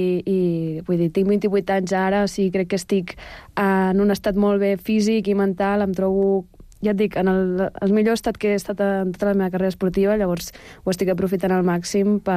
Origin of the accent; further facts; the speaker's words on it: Almoster, Catalonia, Spain; Doncs jo sóc d'un poblet molt petit que es diu Almoster, a prop de Reus, Tarragona, o sigui que no sóc dels Pirineus.